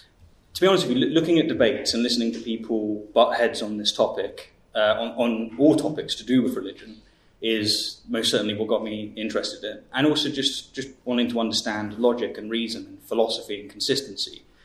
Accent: South East England, United Kingdom; I come from the Isle of Wight, so I've got many fingers.

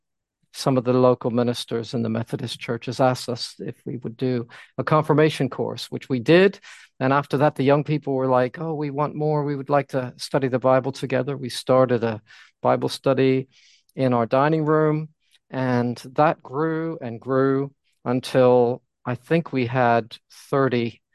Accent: United States; now in United Kingdom; No, I am American, although my wife is English, and we moved here in 1988.

